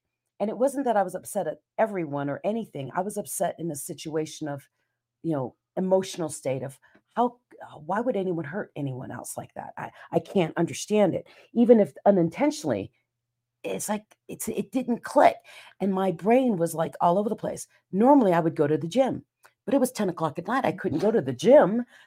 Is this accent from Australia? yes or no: no; Philippines; now in Seattle, United States; I'm an island girl. I grew up in the Philippines. I grew up with a lot of sun.